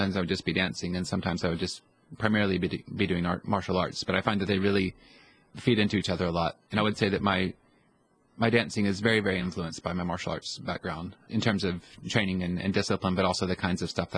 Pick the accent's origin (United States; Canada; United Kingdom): United States; Alabama; now in Rhode Island, United States; And before Rhode Island, I'm from Alabama.